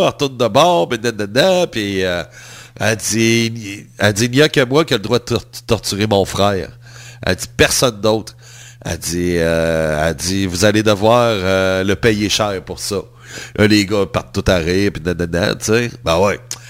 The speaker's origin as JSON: {"language": "French", "town": "Quebec City", "region": "Quebec", "country": "Canada", "tie": "born there", "said": "Moi, là, je suis né à Québec."}